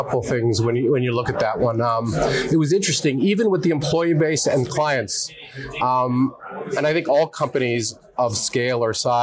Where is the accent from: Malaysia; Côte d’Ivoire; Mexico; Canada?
Canada; now in United States; I'm a Canadian, but I've had the pleasure of working and living and having fun in three continents. And now I'm based in the Orange County area.